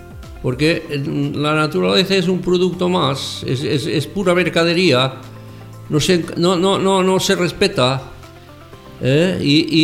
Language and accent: Spanish; Arbúcies, Catalonia, Spain; Yo soy evidentemente catalán, soy hijo de Arbúcias